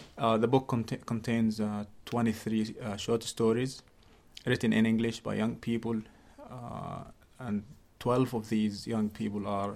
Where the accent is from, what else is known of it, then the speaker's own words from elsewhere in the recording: Gaza, Gaza Strip, Palestine; I am a Palestinian from Gaza.